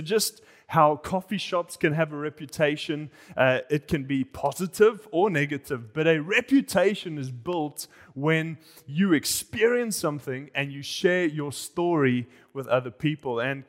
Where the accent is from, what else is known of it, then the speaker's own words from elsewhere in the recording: South Africa; now in Tokyo, Japan; I grew up in South Africa, and a few years ago, my friend started a coffee shop